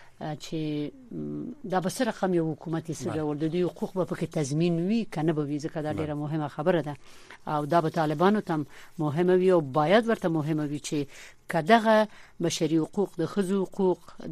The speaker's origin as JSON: {"language": "Pashto", "country": "Afghanistan", "said": "مونږ ټول د افغانستان خلک افغانان یو، ټول ورونه یو."}